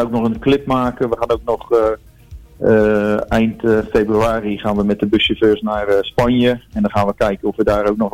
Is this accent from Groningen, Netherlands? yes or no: no; Rotterdam, South Holland, Netherlands; wij komen uit Rotterdam en wij hebben als voetbalclub natuurlijk Feyenoord.